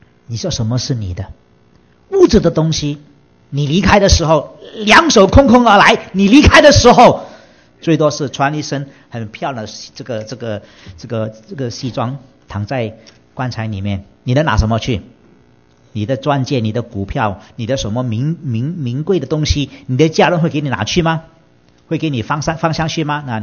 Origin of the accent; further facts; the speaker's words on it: Kuala Lumpur, Federal Territory of Kuala Lumpur, Malaysia; 但是拿回来不够几个月，我就要从吉隆坡搬